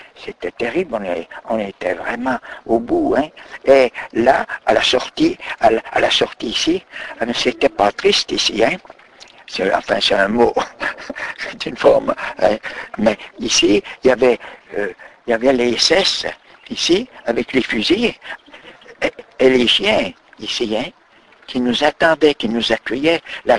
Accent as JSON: {"language": "French", "region": "Bourgogne-Franche-Comté", "country": "France", "tie": "born or raised there", "said": "je suis originaire du département du Jura."}